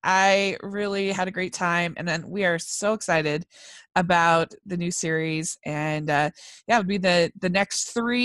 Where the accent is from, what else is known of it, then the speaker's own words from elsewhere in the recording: Utah, United States; Well, I'm from Utah, so that's right up.